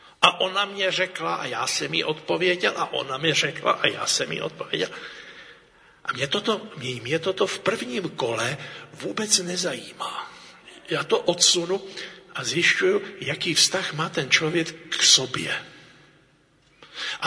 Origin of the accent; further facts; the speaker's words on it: Bohemia, Czechia; U vás na Slovensku IBA, IBA, a u nás v Čechách JEN